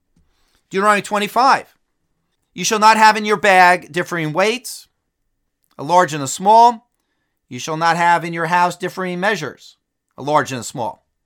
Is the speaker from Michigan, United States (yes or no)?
no; New Milford, New Jersey, United States; the house I grew up in New Milford, New Jersey, is valued at $670,000.